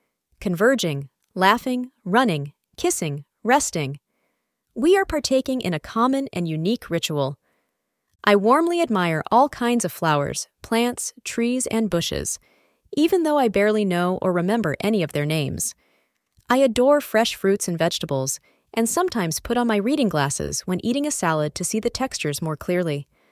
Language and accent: English; Connecticut, United States; occasionally go crabbing off the causeway near the borough of Fenwick, an elite partition of my hometown, where Katharine Hepburn lived in her imposing and isolated house on the Long Island Sound.